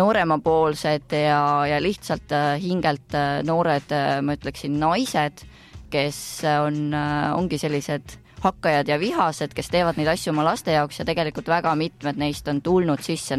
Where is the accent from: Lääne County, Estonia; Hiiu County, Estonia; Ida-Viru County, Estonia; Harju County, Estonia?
Harju County, Estonia; Saku; moved away as an adult; also born or lived in Rapla Parish; Ma olen tegelikult Saku tüdruk, enamus elust elanud Sakus, õppinud, kasvanud. Siis kui ma täisealiseks sain, siis tõi elu mind juba Raplamaale